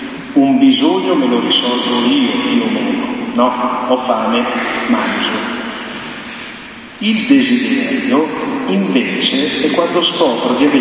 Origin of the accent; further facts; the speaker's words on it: Lombardy, Italy; now in Turin, Italy; vengo dalla provincia di Varese, sono stato qui un pochino a Monza e adesso sono a Torino in parrocchia. Sono un frate minore